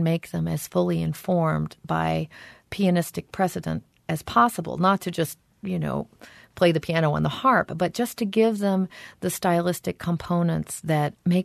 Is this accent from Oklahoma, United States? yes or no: yes; Oklahoma, United States; I grew up in Oklahoma and there aren't a lot of harps floating around, or at least weren't then. Maybe now there are. But it was a pretty rarefied thing in my part of the country at that point.